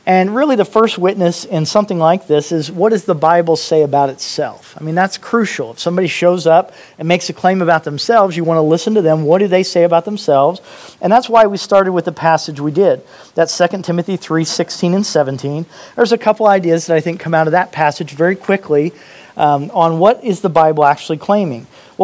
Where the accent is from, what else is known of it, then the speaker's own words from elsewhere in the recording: Indiana, United States; I grew up in Indiana, and we go to a place called Kings Island.